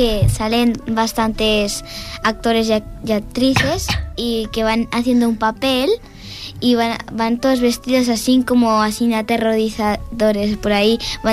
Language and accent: Spanish; Ripollet, Catalonia, Spain; Sí, soy de Ripollet, pero mi colegio está en Cerdanyola.